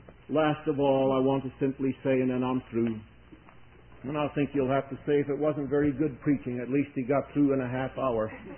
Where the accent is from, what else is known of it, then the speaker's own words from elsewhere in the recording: Chicago, Illinois, United States; I was raised in Chicago, most of you know, and there were two other boys along with myself.